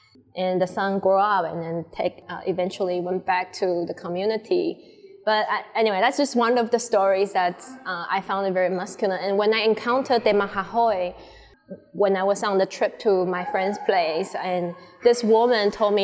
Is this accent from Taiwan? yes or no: yes; northern Taiwan, Taiwan; And my background, my mom's background, we are from the Banagawan tribe. I think the closest would be like Iwi. So we are like Ataya Banagawan group. Tribe, Iwi. And we are the second largest indigenous nation in Taiwan after Amis people.